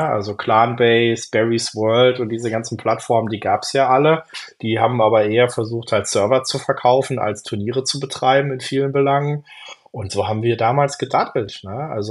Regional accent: Darmstadt, Hesse, Germany; ich komme aus Hessen, Darmstadt, das ist so eine Quake-Hochburg.

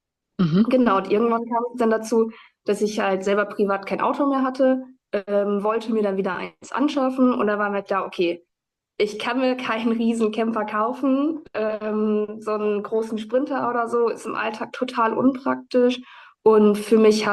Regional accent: Oldenburg, Lower Saxony, Germany; bin 29 Jahre alt und komme aus Oldenburg.

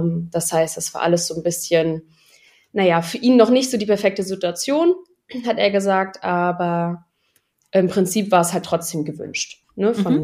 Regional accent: Rostock, Mecklenburg-Vorpommern, Germany; ich bin jetzt 27, wir kommen aus dem Norden, also aus Mecklenburg, aus Rostock, direkt an der Küste.

